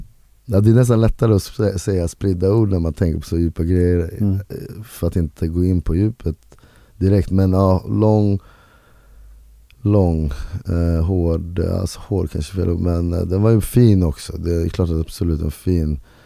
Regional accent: Uppsala, Uppsala County, Sweden; jag är från Uppsala, så jag behöver liksom flytta till Stockholm

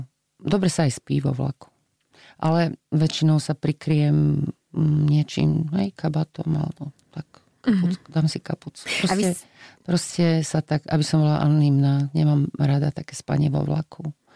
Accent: Myjava, Trenčín Region, Slovakia; Ja som z Mijavy, kde sa babka teda nehovorila. Hovorilo sa babička, dedičko, to už je taký vplyv Moravy trošku.

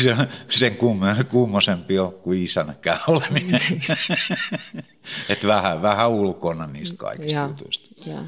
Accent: Pori, Satakunta, Finland; born there; Mä oon syntynyt Porissa ja mä oon tullut 68 tai 69 sitten tuohon Sepänmäkeen muutettiin.

